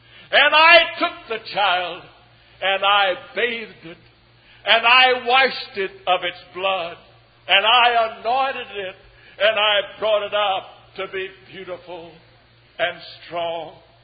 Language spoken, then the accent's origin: English; Texas, United States; where I grew up in West Texas